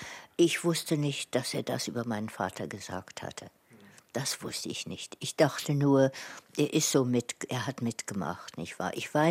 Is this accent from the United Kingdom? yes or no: yes; England, United Kingdom; German is a second language; Ich bin Engländerin. Ich bemühe mich, Deutsch zu sprechen.